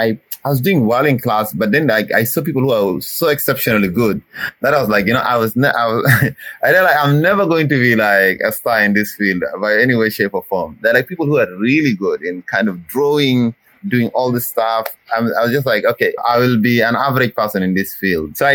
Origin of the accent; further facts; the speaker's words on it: Khartoum, Sudan; moved away as an adult; also born or lived in South Sudan / Kenya; I grew up in Sudan, in Khartoum, for the first 19 or 20 years of my life, basically roaming around a few states in Sudan. Then later on, moved back to South Sudan, then to Kenya for 7 years, then back to South Sudan again.